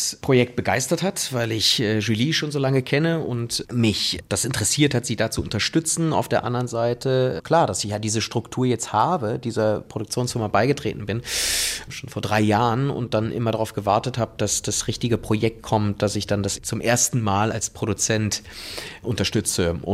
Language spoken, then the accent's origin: German; Cologne, North Rhine-Westphalia, Germany; also ich am allerwenigsten als Kölner und Spanier, ne?